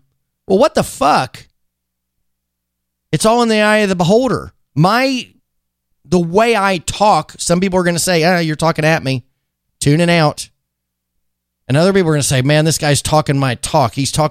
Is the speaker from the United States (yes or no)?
yes; Alabama, United States; I lived in the South. I lived in Alabama when that movie dropped.